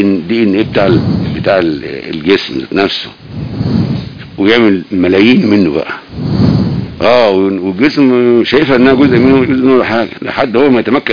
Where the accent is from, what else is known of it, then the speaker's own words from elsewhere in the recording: Egypt; هم مات 20 واحد عندنا في مصر من السيول